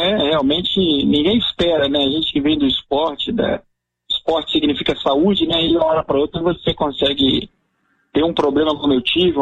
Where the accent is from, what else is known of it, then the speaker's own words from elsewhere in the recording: Vitória, Espírito Santo, Brazil; now in Vila Velha, Brazil; eu sou nato do Espírito Santo, né? Eu sou de Vitória, mas hoje eu moro em Vila Velha, que é uma ponte, a diferença distância. É uma ponte que separa Vitória de Vila Velha. Eu moro em Vila Velha hoje já há muito tempo